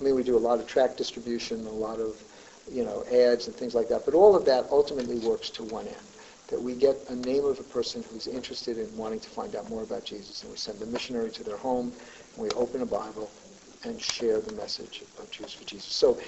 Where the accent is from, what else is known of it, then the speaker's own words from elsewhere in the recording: New York City, New York, United States; I was born and raised in New York. My mother and father were both survivors of the Holocaust. They both came after World War II.